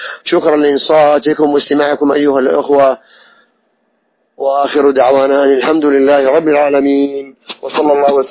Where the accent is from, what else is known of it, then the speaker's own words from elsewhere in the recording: Saudi Arabia; نعيش في بلادنا المملكة العربية السعودية